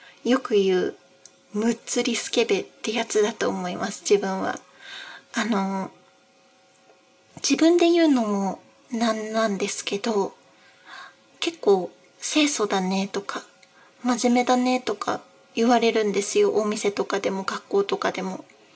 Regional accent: Nagano, Japan; 出身地は長野県です。

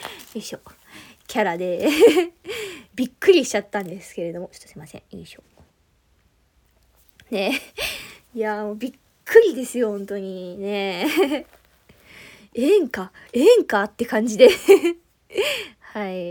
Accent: Tohoku, Japan; 出身地はまあ今回東北の方なんですけれども

